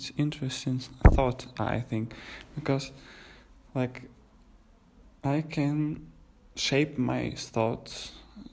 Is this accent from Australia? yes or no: no; Ukraine; English is a second language; now in Kyiv, Ukraine; I'm a guy from Ukraine, and I I'm 24 years old, and I'm like living with my family, with my mom and dad. And you know, I'm not native Kyiv citizen. You know, my parents came here when I was like 6 or 7 years old.